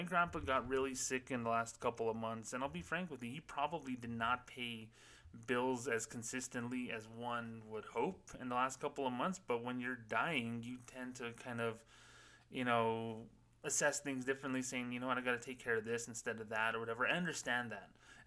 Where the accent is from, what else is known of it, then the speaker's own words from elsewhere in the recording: Las Cruces, New Mexico, United States; they opened branches here in my hometown of Las Cruces in the last few years.